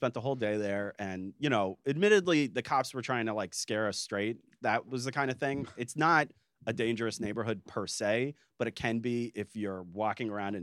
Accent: United States; Obviously, I was like, I'm an American.

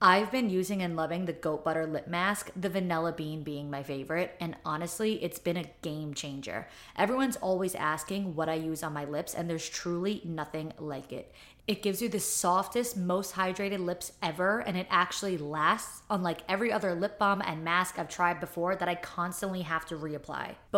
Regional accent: New York, United States; I'm from New York. Okay. Like I think that we're just really born like tapped into our masculine.

